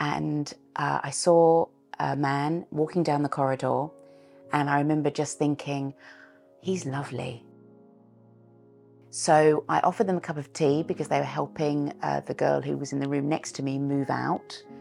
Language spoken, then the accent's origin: English; Australia; being very Australian, I was very, very chatty and I use my arms a lot when I speak.